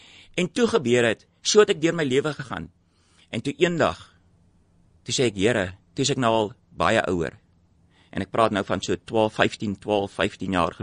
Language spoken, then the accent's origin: Afrikaans; Epping, Western Cape, South Africa; ek is die oudste van 5 kinders. Ek het groot geword in Epping, en julle allemaal weet waar Epping is, nie Ruitenwag nou nie, die ou Epping.